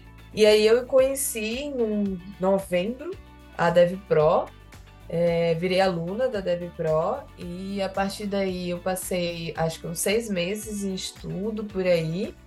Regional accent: Paraíba, Brazil; porque eu sou da Paraíba.

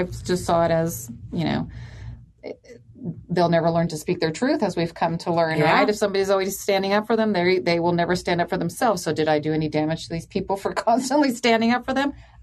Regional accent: Argentina; Yeah, that was a big one growing up in South America.

